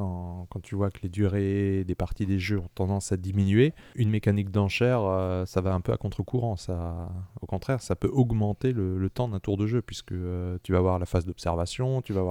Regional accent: Grand Est, France; on est alsacien, donc ça

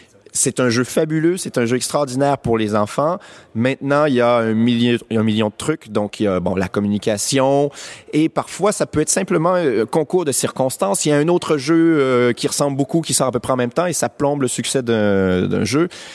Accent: Quebec, Canada; Donc, je suis au Québec, je suis québécois, je fais le tour des boutiques

